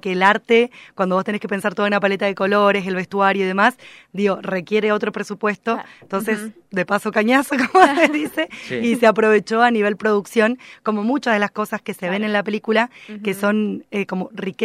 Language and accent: Spanish; Neuquén, Argentina; moved away; digo nuestro aunque soy neuquina, pero bueno, vivo hace 16 años acá.